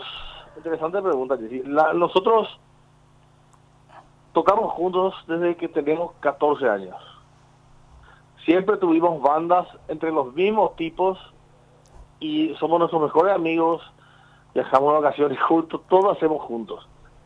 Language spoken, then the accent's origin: Spanish; Paraguay; Un saludo a todos los paraguayos a lo largo y ancho de nuestro querido país.